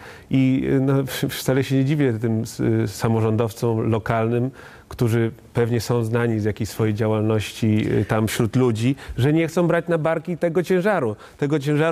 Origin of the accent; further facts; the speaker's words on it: Gdańsk, Pomeranian Voivodeship, Poland; now in Warsaw, Poland; bo jestem gdańszczaninem z krwi i kości